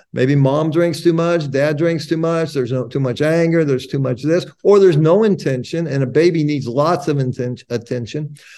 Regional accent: United States; born there; So I was born white in America in 1957. So this was a great country then.

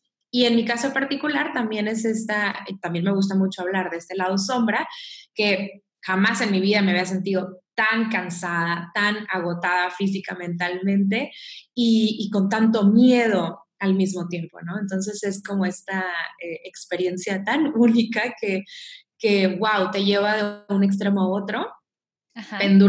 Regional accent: Mexico; Soy mexicana, también soy psicóloga

